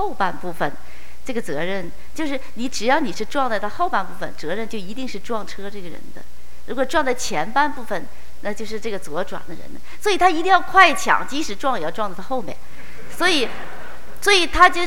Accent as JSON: {"language": "Chinese", "country": "China", "moved": "yes", "lives_now": "Canada", "said": "我们都是移民过来的啊，我们都从中国移民到加拿大，成为加拿大的公民，对吧？"}